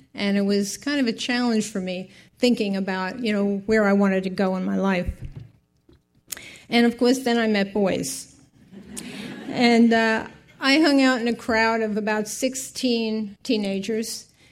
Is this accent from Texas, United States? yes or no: no; Brooklyn, New York, United States; I was raised and born and raised in Brooklyn, New York, where I was baptized.